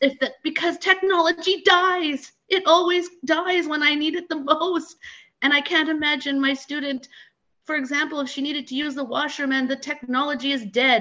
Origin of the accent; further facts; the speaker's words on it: Manitoba, Canada; I was just about to say I'm from Manitoba.